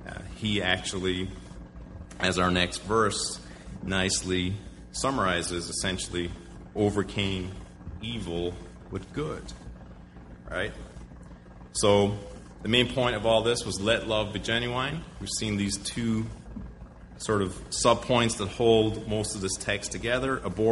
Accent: Ireland; Growing up in Ireland, during from the 1970s through the 1990s

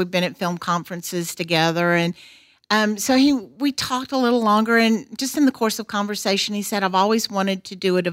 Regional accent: Brooklyn, New York, United States; accent: Brooklyn; In my Brooklyn accent, yes.

